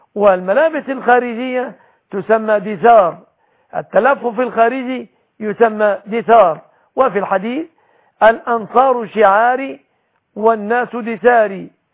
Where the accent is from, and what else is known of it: Egypt